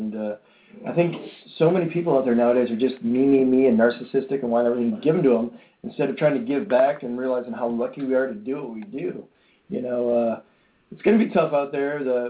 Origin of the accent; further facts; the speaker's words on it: Chattanooga, Tennessee, United States; born there; I was born in Chattanooga, so I love the South.